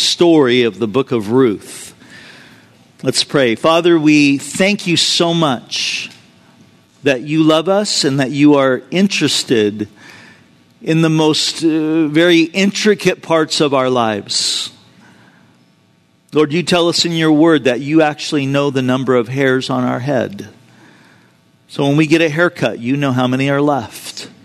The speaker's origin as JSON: {"language": "English", "region": "California", "country": "United States", "tie": "born or raised there", "lives_now": "Vista, United States", "said": "When I was growing up in Orange County and when I was in college and thinking about my future, I wasn't thinking about, man, I want to go live and work in Vista, California."}